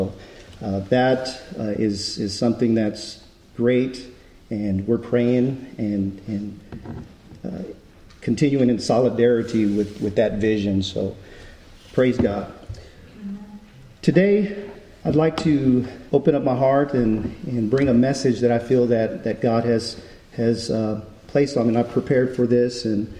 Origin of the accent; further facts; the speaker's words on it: New Braunfels, Texas, United States; I'm from New Braunfels. We live in New Braunfels